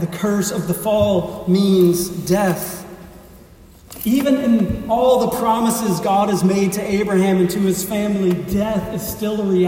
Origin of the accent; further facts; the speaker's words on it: Mississippi, United States; I grew up in Mississippi.